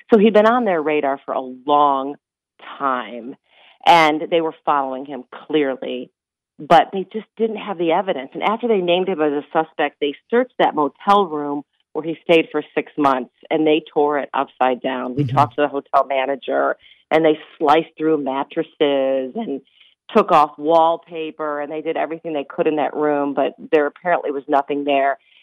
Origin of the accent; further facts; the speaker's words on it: Rochester, New York, United States; And I said, we're from Rochester. And they knew immediately why we were there.